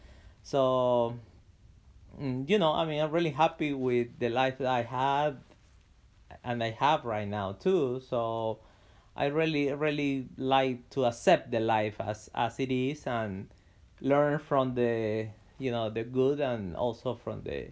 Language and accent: English; Peru; we are originally from Peru, so we had the chance to travel together, you know, to different parts of the country.